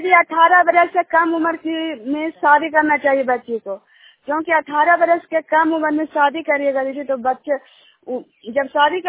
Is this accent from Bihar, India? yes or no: yes; Juniyar, Bihar, India; मैं जुनियार ग्राम के रहने वाली हूँ और नालंदा जिला का निवासी हूँ।